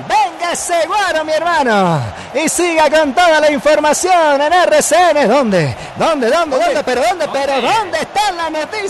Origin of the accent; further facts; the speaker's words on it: Santa Marta, Magdalena, Colombia; ¡El de mi tierra! ¡El de mi tierra! ¡Santa Marta! ¡Aquí está tu hijo! ¡Cántalo, colombiano!